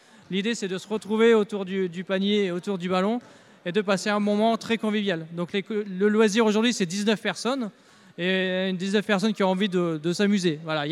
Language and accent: French; France; parce que forcément, on est français